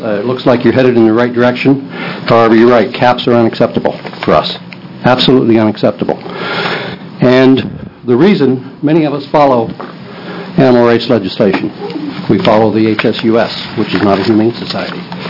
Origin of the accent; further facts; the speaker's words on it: Oregon, United States; Also, I am from Lane County.